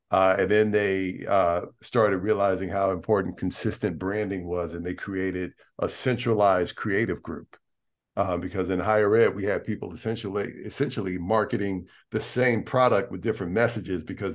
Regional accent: Atlanta, Georgia, United States; because I'm from Atlanta originally also.

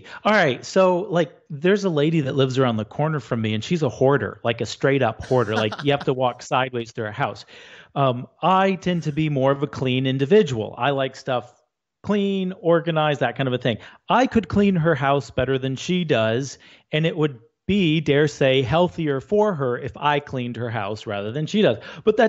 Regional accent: Northern US, United States; I'm originally from the North. My family didn't even come to America until halfway through the Civil War.

